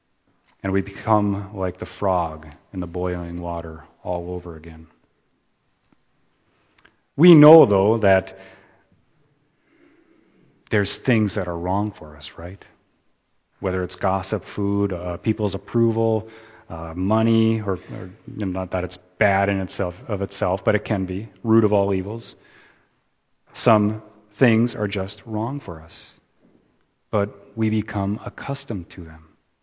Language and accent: English; Brooklyn, New York, United States; accent: Brooklyn; I don't know, that's my Brooklyn accent, I don't know.